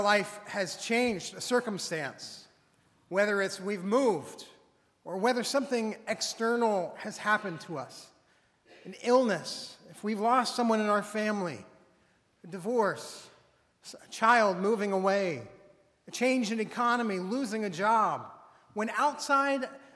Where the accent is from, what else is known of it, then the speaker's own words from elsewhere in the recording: Pennsylvania, United States; I came from Western Pennsylvania with all of my dreams packed into a black Ford Taurus.